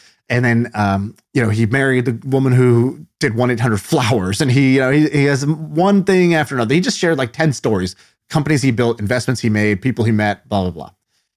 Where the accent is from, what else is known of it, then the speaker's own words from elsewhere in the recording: Indonesia; also born or lived in China; I grew up in Indonesia and China, a bunch of different places.